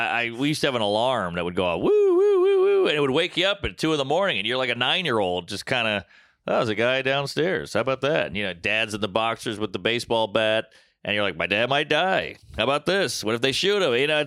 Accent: Louisiana, United States; I grew up in Louisiana, so Florida was southern.

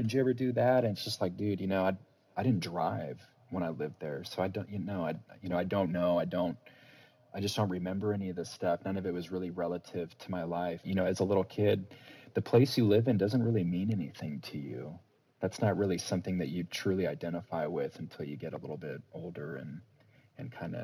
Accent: Sacramento, California, United States; also born or lived in North Carolina / Canada / Texas; I grew up in Sacramento, Southern California, and like I said, you know, North Carolina and Canada.

